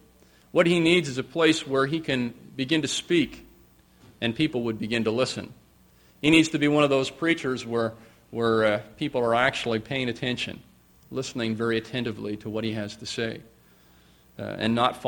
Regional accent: Owen Sound, Ontario, Canada; and I can use Owen Sound because it's my hometown

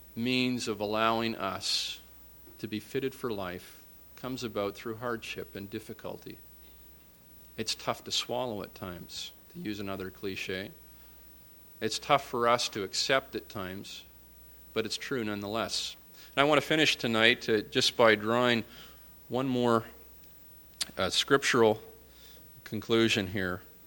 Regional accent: Owen Sound, Ontario, Canada; because, of course, I come from Owen Sound.

